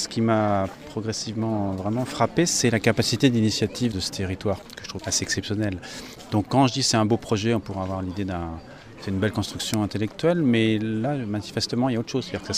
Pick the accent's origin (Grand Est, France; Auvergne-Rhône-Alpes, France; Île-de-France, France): Auvergne-Rhône-Alpes, France; Grenoble; Moi, je suis de Grenoble, je suis de l'université